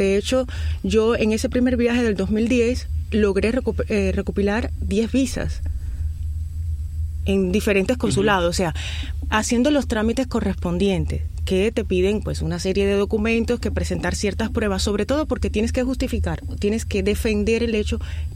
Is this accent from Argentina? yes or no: no; Holguín, Cuba; also born or lived in Havana; residiendo en Cuba. Yo soy originaria de Holguín. Y bueno, viviendo en Oriente, pues tuve la oportunidad de recorrer varias ciudades y varias provincias. Y luego, cuando me trasladé a La Habana